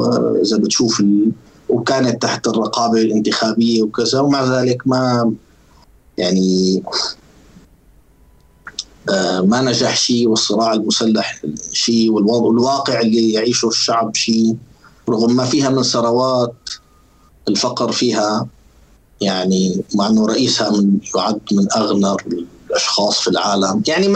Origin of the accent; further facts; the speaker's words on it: Syria; now in Switzerland; يعني يجوز أنت الآن إذا وقفت سألت واحد مثلي عايش في سويسرا شو مفهوم المواطنة، جاوبك أنا سوري